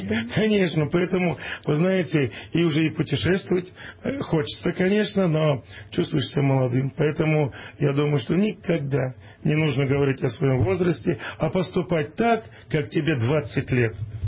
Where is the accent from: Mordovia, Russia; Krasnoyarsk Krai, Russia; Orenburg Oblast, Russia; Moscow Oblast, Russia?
Orenburg Oblast, Russia; Это твое. Твое родное Оренбуржье. Твоя родная земля, откуда ты родом. И поэтому тянет и тянет всегда туда.